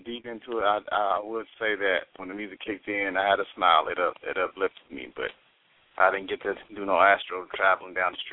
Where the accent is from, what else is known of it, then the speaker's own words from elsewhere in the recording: California, United States; now in Atlanta, United States; calling from Georgia. I had two questions, one about Akashic Records and the other about, why am I here? I'm originally from California. And I'll just say I felt like I was forced to be in Atlanta, Georgia.